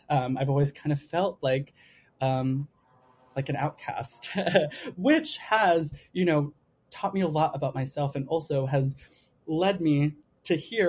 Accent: Los Angeles, California, United States; now in New York, United States; I'm from LA, by the way. I'm from Southern California, so I saw as much theater as I possibly could, but there is not nearly as much as there is here in New York

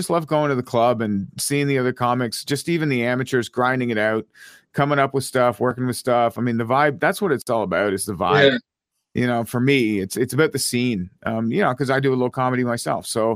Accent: Ottawa, Ontario, Canada; because he's from Ottawa, right? My hometown.

